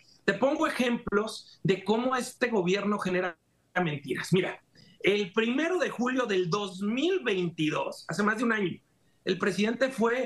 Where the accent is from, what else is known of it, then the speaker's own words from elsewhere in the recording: Mexico; soy mexicano.